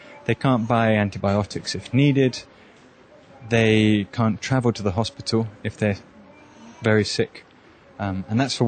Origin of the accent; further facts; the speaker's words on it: England, United Kingdom; moved away as an adult; now in Cambodia; I'm a doctor from England.